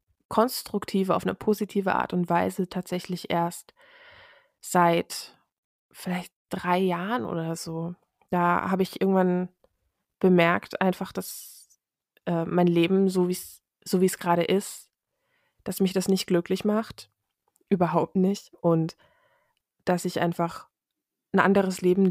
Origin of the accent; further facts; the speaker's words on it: Bavaria, Germany; born there; moved away; Gebürtig komme ich aus Bayern tatsächlich, aus dem tiefsten Bayern, aber bin dann eben vor einiger Zeit hier in die Ecke gezogen